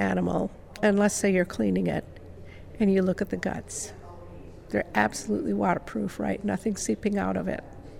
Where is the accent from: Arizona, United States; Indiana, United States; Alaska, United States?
Alaska, United States; Kodiak; also born or lived in Old Harbor; First of all … from Kodiak Island. … I was born in Old Harbor Village.